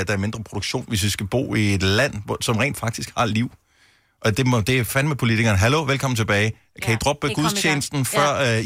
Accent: Bogense, Region of Southern Denmark, Denmark; jeg voksede op i Bogens ude ved målen

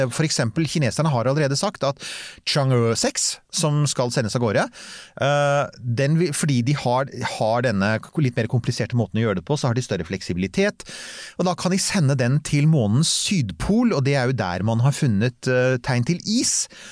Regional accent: Bærum, Akershus, Norway; jeg er fra Bærum, vi kan bare stort sett pent bokmål, riksmål.

